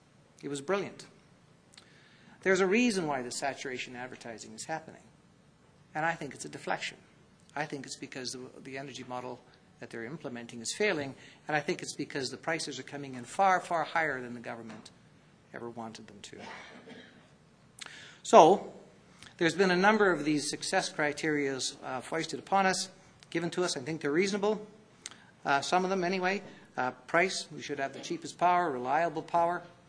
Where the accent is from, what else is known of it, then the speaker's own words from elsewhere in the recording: Ontario, Canada; and I'm from Ontario originally